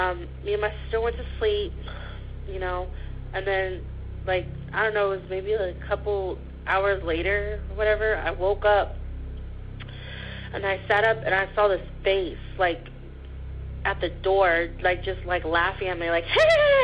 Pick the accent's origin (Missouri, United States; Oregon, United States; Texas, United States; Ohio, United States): Texas, United States; I'm calling again. Okay, I'm from Texas.